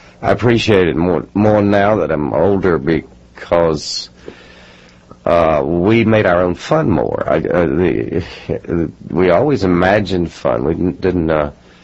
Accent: Pascagoula, Mississippi, United States; also born or lived in Clinton; I grew up in Pascagoula and Clinton, Mississippi, a little village near the state capital, Jackson.

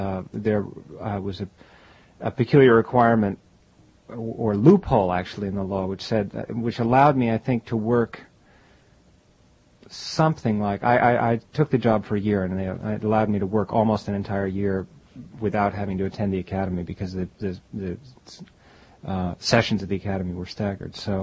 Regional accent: New York City, New York, United States; Well, no, I grew up in around New York City, mm-hmm. but my parents had the summer house.

